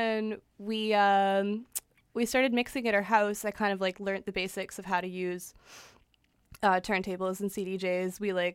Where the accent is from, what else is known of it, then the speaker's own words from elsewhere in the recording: British Columbia, Canada; now in Vancouver, Canada; I'm from the Kootenays, though.